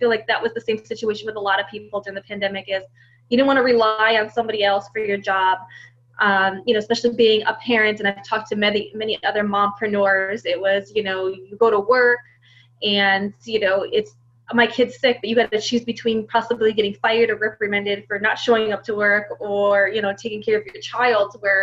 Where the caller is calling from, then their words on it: Poughkeepsie, New York, United States; I am actually located in the beautiful Hudson Valley, New York. We're about 2 hours north of New York City, specifically in the Poughkeepsie area.